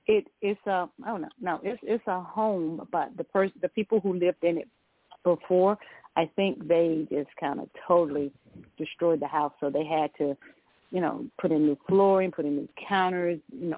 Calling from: Georgia, United States; I'm calling from Georgia.

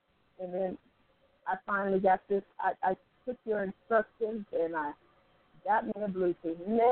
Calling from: Evansville, Indiana, United States; I am calling from Evansville, Indiana. Some call it the River City. Others call it Stoplight City. I call it Heavensville.

